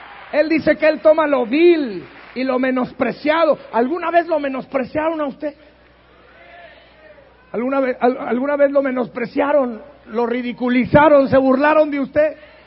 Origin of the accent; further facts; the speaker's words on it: Durango, Mexico; Yo vengo de Durango. ¿Acaso algo bueno puede salir de Durango? Pues sí, yo salí de Durango.